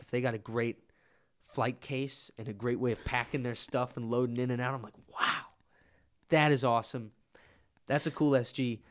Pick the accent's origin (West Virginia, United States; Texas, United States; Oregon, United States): West Virginia, United States; I love saying I'm from West Virginia because it's, there's not many people out touring, I guess, compared to other states, as West Virginia.